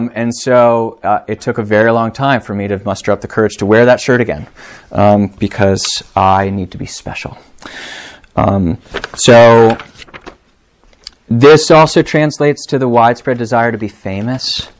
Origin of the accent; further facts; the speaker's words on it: Charlottesville, Virginia, United States; I come from Charlottesville is probably 40,000 people. It's tiny.